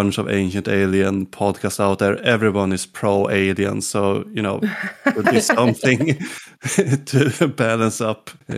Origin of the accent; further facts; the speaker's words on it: Sweden; first language Swedish; English is a second language; from Sweden. So if I get some accent or say some weird sentence because I translate Swedish directly to English suddenly, be prepared.